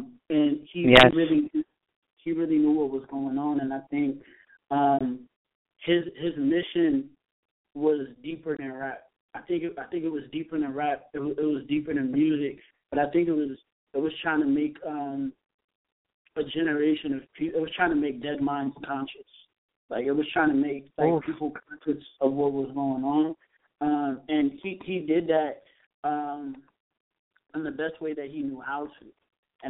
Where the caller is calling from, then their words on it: Connecticut, United States; Hi, this is … from Connecticut.